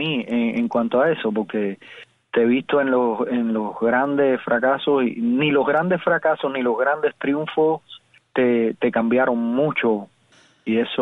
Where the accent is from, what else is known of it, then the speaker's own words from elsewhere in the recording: Cuba; moved away; Porque me fui de Cuba, yo quería irme de Cuba a cualquier precio porque el sistema me estrangulaba.